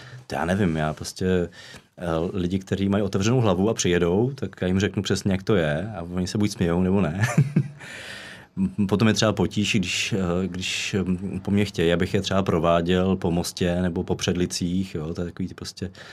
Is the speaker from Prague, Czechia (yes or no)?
no; Aš, Karlovy Vary Region, Czechia; pocházím z Aše, jo? Což je jakoby taky dost hustá jako aglomerace, takový sídelní útvar, dost poškozený jak bolševismem, tak potom raným kapitalismem.